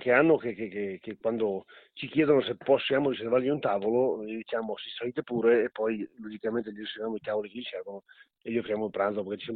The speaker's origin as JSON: {"language": "Italian", "town": "Agordo", "region": "Veneto", "country": "Italy", "said": "Io sono di Agordo, io ho detto, ma proprio di Agordo? No, di Viamonte."}